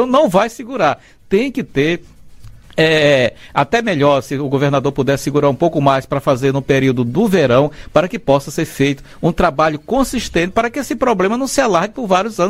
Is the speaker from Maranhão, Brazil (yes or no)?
yes; Bequimão, Maranhão, Brazil; quando eu vou para a minha terra querida, lá Bequimão